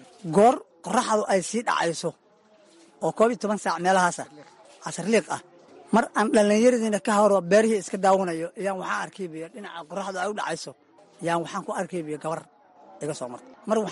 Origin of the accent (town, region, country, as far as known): Lower Juba, Somalia; born or raised there; also born or lived in Galgaduud